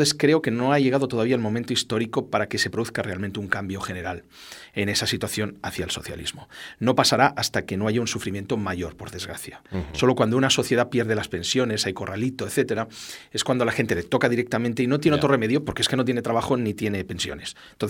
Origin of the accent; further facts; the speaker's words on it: Tarragona, Catalonia, Spain; como catalán, que he nacido en Tarragona y toda mi vida me he educado pues bilingüe, educado, pues bueno, mi padre de Granada con mucha gente, mi madre de Barcelona, pues muchos emigrantes, ¿no?